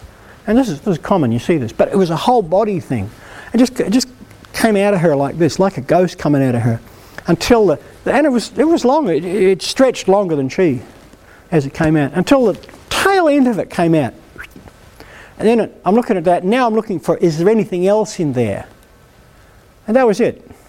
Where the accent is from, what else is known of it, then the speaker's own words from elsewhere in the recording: New Zealand; I grew up in New Zealand, so I kind of understand them.